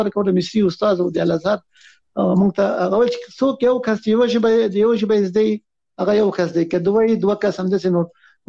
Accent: Afghanistan; موږ د افغانستان خلک خواریکش دی

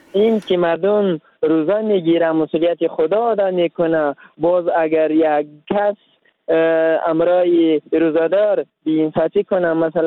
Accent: Zabul, Afghanistan; ما در اینجا در ولایت ما از زابل هستم.

